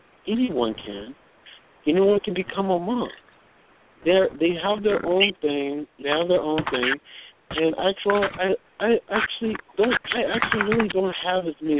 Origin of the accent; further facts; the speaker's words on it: Dominican Republic; also born or lived in Panama; Where am I from? Dominican Republic, Panama.